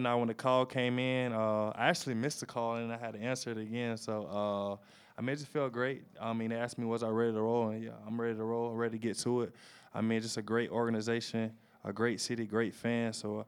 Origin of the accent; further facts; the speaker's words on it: Toledo, Ohio, United States; I mean, I'm from Toledo, so just coming into this pre-draft process